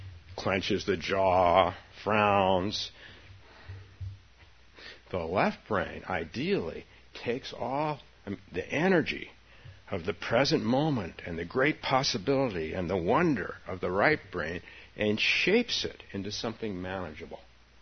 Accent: San Francisco, California, United States; When I was younger and meditated in my hometown of San Francisco, our Zen center was faced Bush Street in San Francisco.

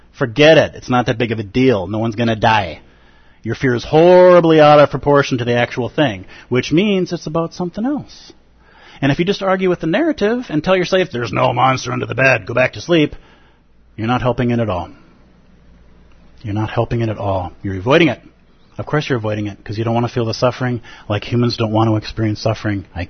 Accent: Golden Valley, Minnesota, United States; born there; So I'm born in Golden Valley, and so when I was born, I inherited that hospital bed.

